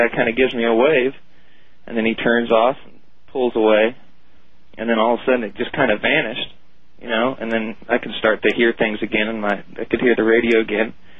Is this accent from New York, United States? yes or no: no; Alameda, California, United States; I'm from Alameda, California.